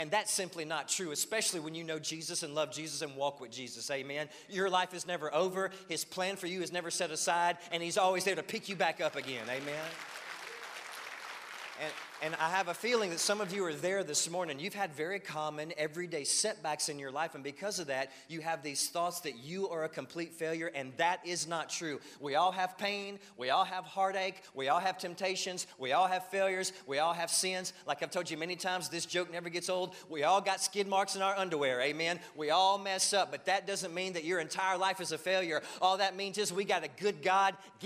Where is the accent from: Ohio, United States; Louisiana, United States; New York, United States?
Louisiana, United States; I'm a Cajun, full-blooded, man. My dad's mom, she couldn't hardly speak English, man.